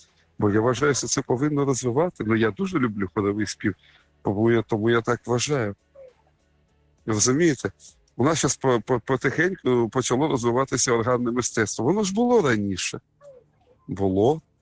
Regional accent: Kharkiv, Kharkiv Oblast, Ukraine; Я вам скажу, я харків'янин, я виріс в цьому місті, я закінчив училище, консерваторію.

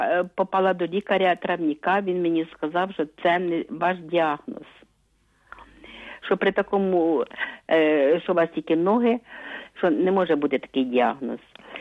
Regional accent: Vyshneve, Kyiv Oblast, Ukraine; Я з Києва, вишневе.

